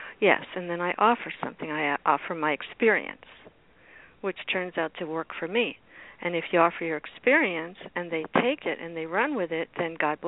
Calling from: Miami, Florida, United States; I'm from Miami.

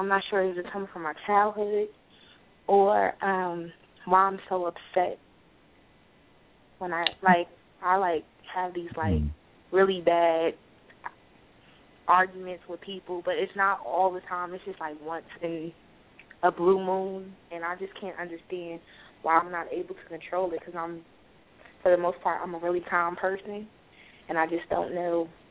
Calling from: Georgia, United States; I'm calling from Georgia.

